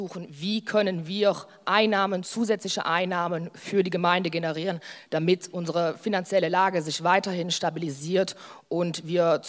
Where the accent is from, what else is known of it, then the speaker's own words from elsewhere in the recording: Recht, Liège, Belgium; now in Maldingen, Belgium; Es ist natürlich so, dass Recht immer mein Heimatdorf ist. Aber ich sage es gern so, Maldingen und damit die Gemeinde Burgreuland ist meine Wahlheimat.